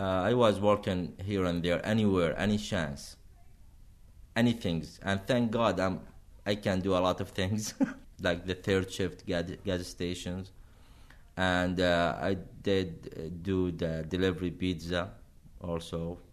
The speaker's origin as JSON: {"language": "English", "country": "Syria", "second_language": "English", "said": "She say, I love your accents. And I would like to know where you are from. I told her, I'm from Syria."}